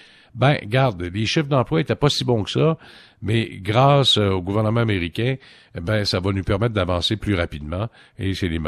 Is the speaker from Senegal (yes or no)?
no; Quebec, Canada; grâce à la vaccination qui va très bon train chez nous au Québec comparativement aux autres provinces.